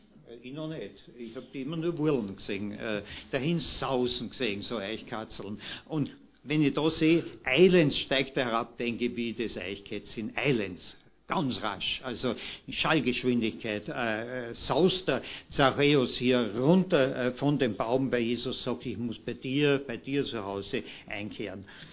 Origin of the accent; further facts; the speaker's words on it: Vienna, Austria; ich rede nur von Wiener, als Wiener